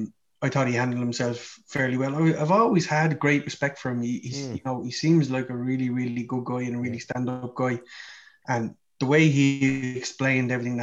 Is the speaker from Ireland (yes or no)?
yes; Ireland; we've spoken so many times, we're Irish.